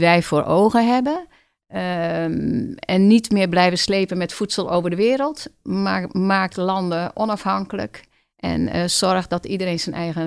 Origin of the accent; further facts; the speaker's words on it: Friesland, Netherlands; En ik kom oorspronkelijk uit Friesland en ik heb veel op de boerderij gespeeld.